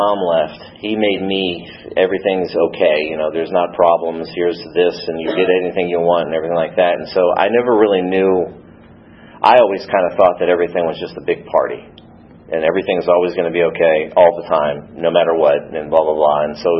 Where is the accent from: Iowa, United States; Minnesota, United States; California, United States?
Iowa, United States; So I was born in Iowa to a funeral director and a little Italian woman from Boston. So I was raised in a funeral home my whole life.